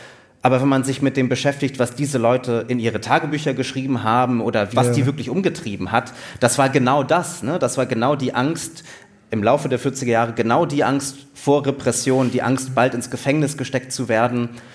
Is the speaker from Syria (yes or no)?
no; Berlin, Germany; Also ich komme aus Berlin und in Berlin gibt es ganz tolle Bibliotheken